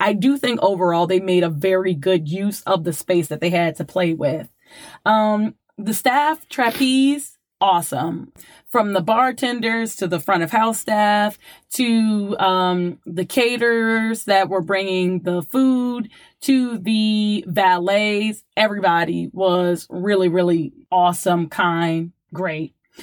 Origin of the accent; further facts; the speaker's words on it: New Orleans, Louisiana, United States; And you grew up in California. I grew up in New Orleans. We grew up in hood.